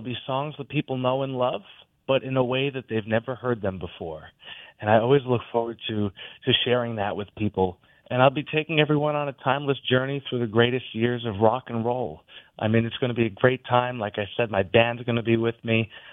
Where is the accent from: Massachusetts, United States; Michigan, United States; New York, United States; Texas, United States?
New York, United States; So I grew up in Westchester, New York, and I've been to Pittsburgh many times now.